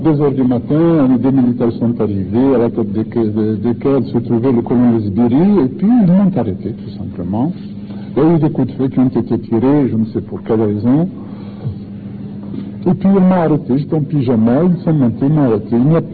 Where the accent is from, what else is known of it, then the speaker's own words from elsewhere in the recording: Maghnia, Tlemcen Province, Algeria; je venais de mon village, de Marnia, petit village, j'allais à Tlemcen